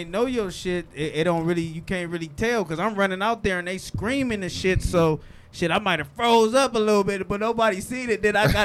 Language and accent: English; Compton, California, United States; I'm from Compton.